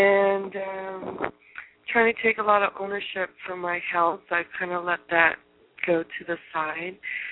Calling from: California, United States; I'm calling from California.

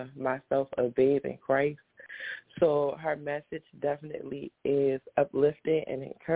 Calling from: Baltimore, Maryland, United States; I'm calling in from Baltimore.

